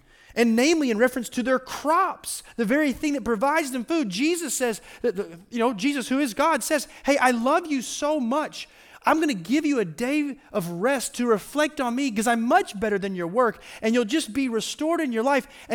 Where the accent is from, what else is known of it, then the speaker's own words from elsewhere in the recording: Florida, United States; I'm from Florida. It's tropical hot.